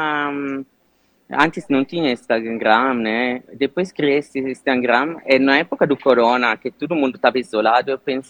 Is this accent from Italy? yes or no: yes; Sardinia, Italy; Portuguese is a second language; now in Brazil; Eu venho da Sardenha, gente, eu cresci só comendo peixe, pouca carne, né?